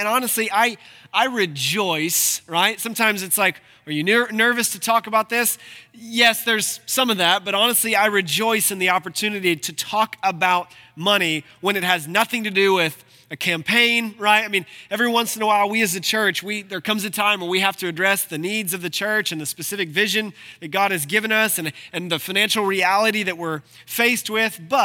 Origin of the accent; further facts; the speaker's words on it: Ohio, United States; I'm from Ohio. Ohio, and if you're from Ohio, if you've ever driven around, in almost every small town in Ohio, there is a Methodist church planted right in the middle of it, right?